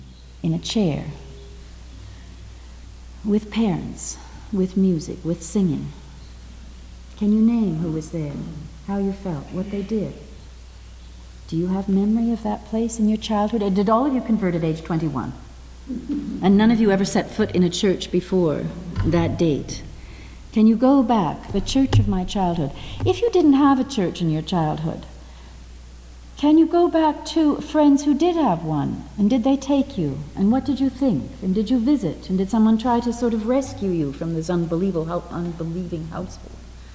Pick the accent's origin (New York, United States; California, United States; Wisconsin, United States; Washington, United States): Washington, United States; Seattle; now in Canada; And in Canada, United Church, which is where I live now, I was brought up in Seattle.